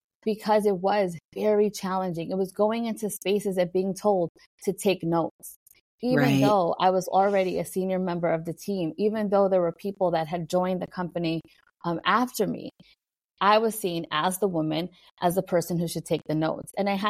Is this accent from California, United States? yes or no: no; New York City, New York, United States; accent: New York; so I grew up in the Bronx and I went into corporate America, I would say very kindly, rough around the edges. So if you think I have a New York accent now